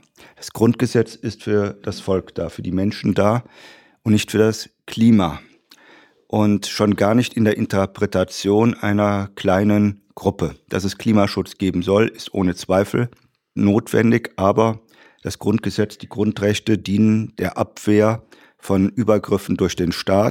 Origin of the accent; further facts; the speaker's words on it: Mönchengladbach, North Rhine-Westphalia, Germany; Meine Heimatstadt Mönchengladbach, 260.000 Einwohner.